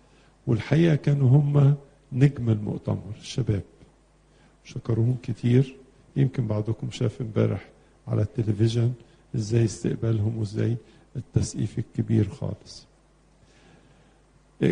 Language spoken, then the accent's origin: Arabic; Egypt; مثلا من الحاجات الغريبة انهم فجأوا ان احنا عندنا في مصر 5 مليون سوداني